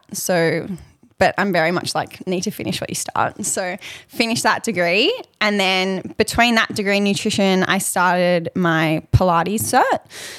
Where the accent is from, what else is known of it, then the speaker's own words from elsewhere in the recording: Sydney, New South Wales, Australia; I just kind of like grew up, I guess like growing up in Sydney, like everyone's pretty active